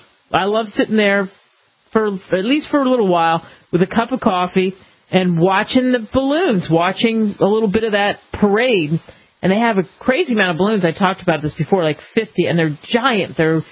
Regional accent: New Jersey, United States; In New Jersey, my home state, they're talking about doing that.

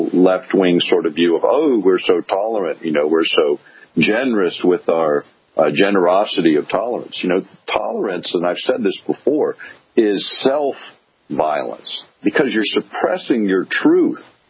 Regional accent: United States; it does not reach the level of democracy in a republic that I embrace as an American at all.

